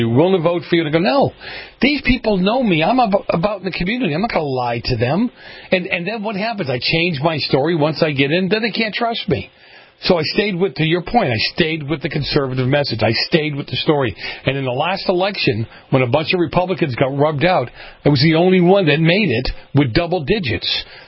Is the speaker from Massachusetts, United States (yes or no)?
yes; Boston, Massachusetts, United States; No, I mean, seriously, it is. I grew up in Boston.